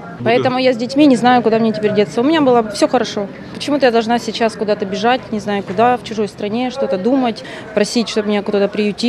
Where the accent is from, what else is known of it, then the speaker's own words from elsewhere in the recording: Kharkiv, Kharkiv Oblast, Ukraine; Ми з Харкова. Ми сиділи 3 тижні почти в підвалі.